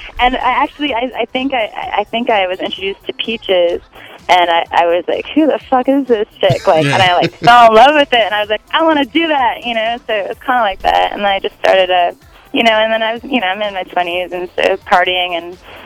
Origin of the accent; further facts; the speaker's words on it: Illinois, United States; Like I was raised in Northern Illinois.